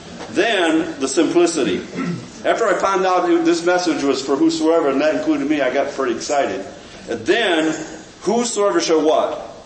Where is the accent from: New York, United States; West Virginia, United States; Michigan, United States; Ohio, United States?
Michigan, United States; Ypsilanti; I was from Ypsilanti, Michigan.